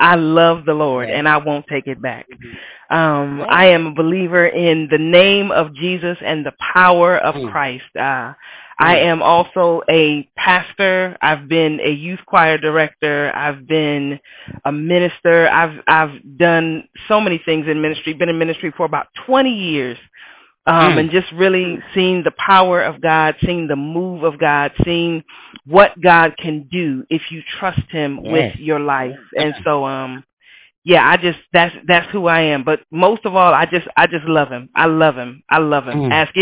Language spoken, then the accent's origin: English; Akron, Ohio, United States; now in North Carolina, United States; So originally, I'm from Akron, Ohio, a very small town.